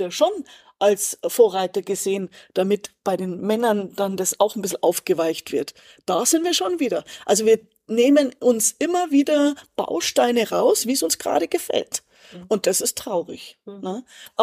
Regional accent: Munich, Bavaria, Germany; now in Sydney, Australia; Ich bin ein Münchner Kindl

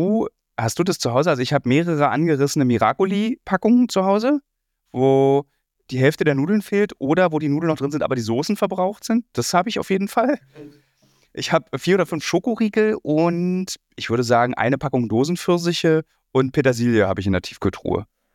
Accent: Berlin, Germany; Bei mir ist immer so, als Berliner, dann gehe ich halt nach Brandenburg.

